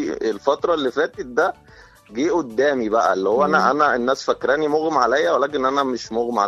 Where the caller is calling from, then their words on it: New Cairo, Cairo Governorate, Egypt; أنا بكلمك من التجمع